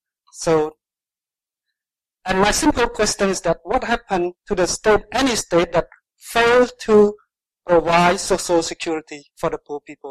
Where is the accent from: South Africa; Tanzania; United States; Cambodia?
Cambodia; English is a second language; But why not from Southeast Asia, Cambodia?